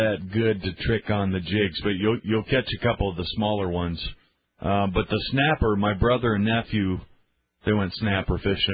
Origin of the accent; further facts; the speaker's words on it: Arizona, United States; Well, I'm from Arizona.